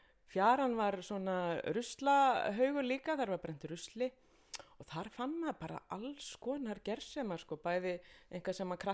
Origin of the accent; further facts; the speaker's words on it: Drangsnes, Westfjords, Iceland; Bara að alast upp á Drangsnesi á Ströndum í því magnaða umhverfi